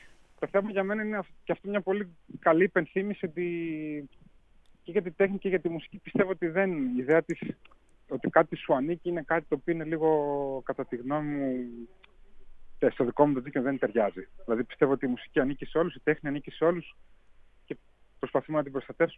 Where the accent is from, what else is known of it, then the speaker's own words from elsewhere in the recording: Evropos, Central Macedonia, Greece; Και συζητούσαμε με το χωριό μου Ευρωπός. Ευρωπός Κυλκής είναι ουσιαστικά το μέρος